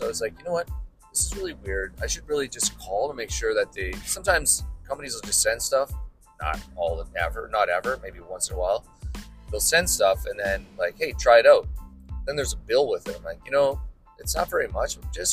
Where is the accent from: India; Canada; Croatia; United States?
Canada; Manitoba; it's a Manitoba telephone number, because I'm from Manitoba, so born and raised, never going back.